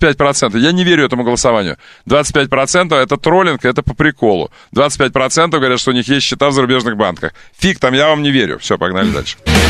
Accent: Tyumen, Tyumen Oblast, Russia; Тюмень — столица деревень, а я из Тюмени

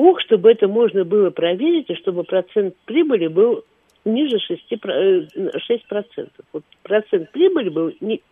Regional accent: Moscow, Russia; born there; я когда была маленькой, я родилась на Ямском поле

